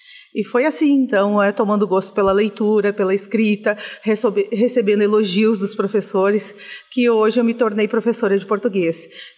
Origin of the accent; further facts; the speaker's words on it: Santa Cruz do Sul, Rio Grande do Sul, Brazil; eu sou da cidade de Santa Cruz do Sul, no estado do Rio Grande do Sul.